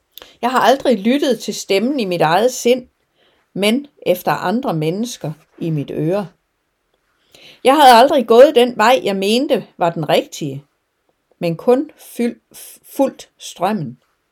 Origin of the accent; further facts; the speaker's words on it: West Jutland, Denmark; Jeg er opvokset i Vestjylland.